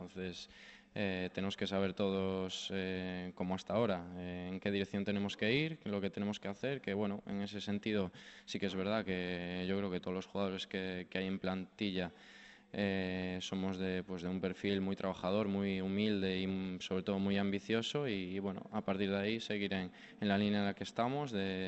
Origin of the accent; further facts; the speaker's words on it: Galicia, Spain; es mi tierra, toda mi familia está allí